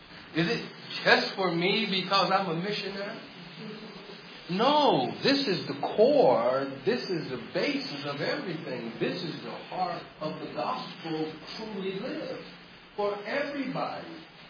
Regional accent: California, United States; I come from California. I think it might be the greatest place in the world for a person to live.

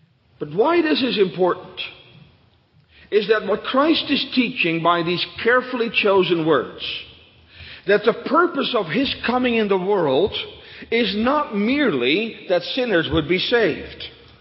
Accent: Netherlands; we grew up in Holland. Holland is still a kingdom, the kingdom of the Netherlands.

